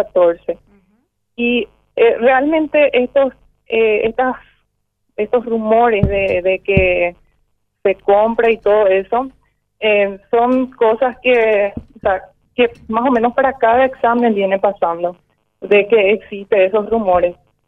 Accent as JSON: {"language": "Spanish", "town": "Caacupé", "region": "Cordillera", "country": "Paraguay", "lives_now": "Asunción, Paraguay", "said": "yo soy del interior, soy de Cacupé, actualmente tengo mi registro en Asunción, tuve que dejar toda mi familia"}